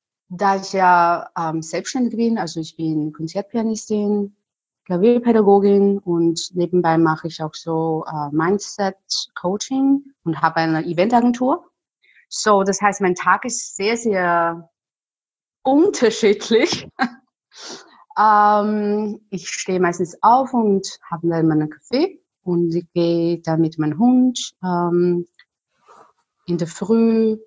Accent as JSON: {"language": "German", "country": "China", "lives_now": "Austria", "said": "100% Chinesin."}